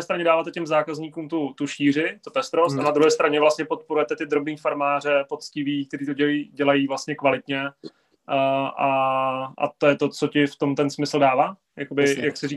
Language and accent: Czech; Šternberk, Olomouc Region, Czechia; takhle i třeba jakoby 15 tisícový město Štenberg, odkud pocházím